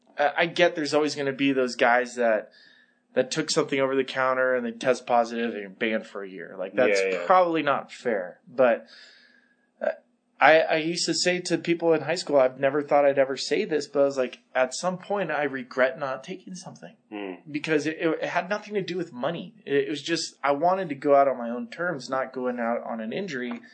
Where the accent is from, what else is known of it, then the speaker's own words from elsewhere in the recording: Santa Barbara, California, United States; I came from Santa Barbara.